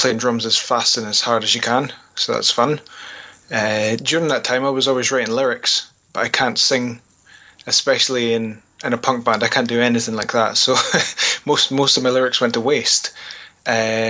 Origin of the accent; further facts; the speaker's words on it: Arbroath, Scotland, United Kingdom; now in Dundee, United Kingdom; I'm actually from Arbroath, which is just outside Dundee, mm-hmm. but I'm in Dundee most of the time, so we'll stick with Dundee, that's fine.